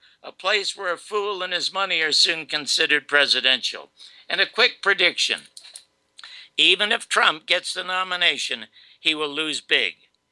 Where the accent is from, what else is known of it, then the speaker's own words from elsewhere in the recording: Las Vegas, Nevada, United States; And finally, Las Vegas, here, my hometown, is preparing now for the last Republican debate in 13 months